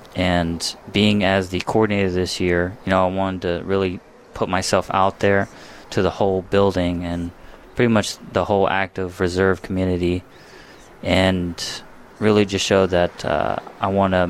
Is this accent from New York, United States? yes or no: no; Houston, Texas, United States; Yeah, so I'm from Houston, Texas.